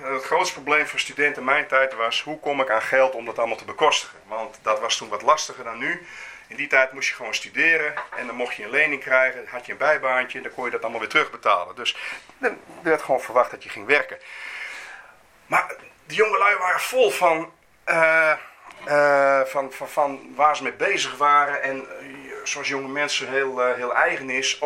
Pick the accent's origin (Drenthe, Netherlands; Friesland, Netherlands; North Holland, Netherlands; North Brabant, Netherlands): Friesland, Netherlands; Leeuwarden; moved away as an adult; ik ben geboren getogen in Leeuwarden, maar ik trok op mijn 18e als student naar Leeuwarden. En daar trok op mijn 18e als student naar Groningen